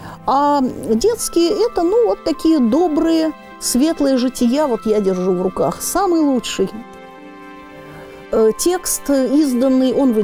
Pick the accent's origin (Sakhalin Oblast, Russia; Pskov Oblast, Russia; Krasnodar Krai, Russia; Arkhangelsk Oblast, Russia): Arkhangelsk Oblast, Russia; Arkhangelsk; born there; Поскольку я родилась в Архангельске